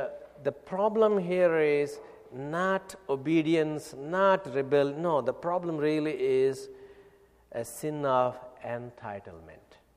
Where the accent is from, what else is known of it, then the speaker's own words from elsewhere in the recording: India; Yeah, I am originally from India. You see, so I am known by where I live in our culture.